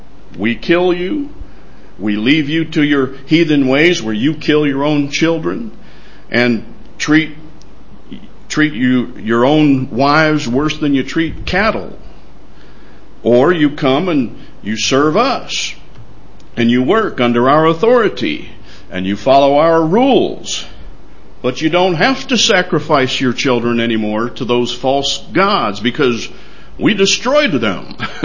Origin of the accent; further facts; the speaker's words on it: United States; I say that because I'm speaking as an American who grew up in America.